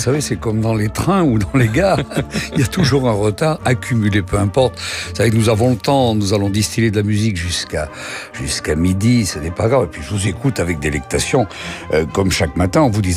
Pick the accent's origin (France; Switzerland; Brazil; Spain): France; Bordeaux, Nouvelle-Aquitaine; vous parliez de cette bordelaise ce matin, en tant que Bordelais, forcément.